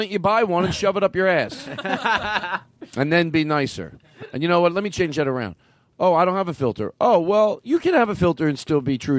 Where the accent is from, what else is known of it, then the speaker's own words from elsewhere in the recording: Philadelphia, Pennsylvania, United States; Yeah, I'm from Philadelphia. I'm from Philadelphia. Yeah, I go to Wawa.